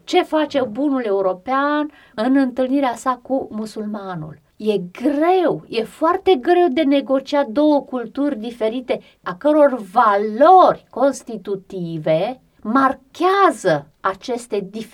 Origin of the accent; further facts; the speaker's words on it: Romania; Faptul că suntem români, că vorbim aceeași limbă și ne înțelegem în limba pe care o vorbim.